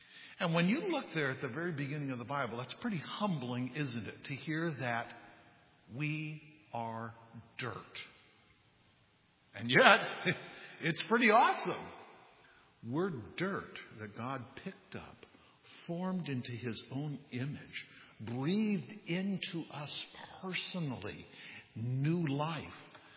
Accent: Downey, California, United States; born there; I was born in Downey, California, January 27th, 1960.

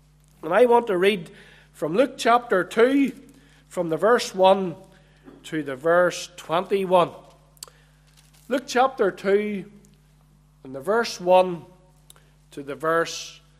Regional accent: Cookstown, Northern Ireland, United Kingdom; Our brother said that I was from Macrafelt, and he is right, but I was just thinking on the way up this morning, I'm actually not from too far from here. I was brought up in Cookstown, so really only about half an hour, I think, across the road.

